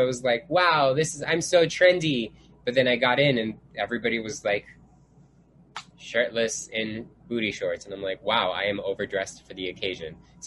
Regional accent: Miami, Florida, United States; I had been to other clubs growing up in Miami because, I mean, it is Miami.

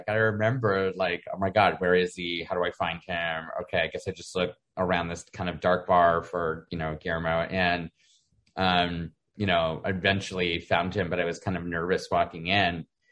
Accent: Toronto, Ontario, Canada; moved away as an adult; now in New York City, United States; I was originally from Toronto, Canada

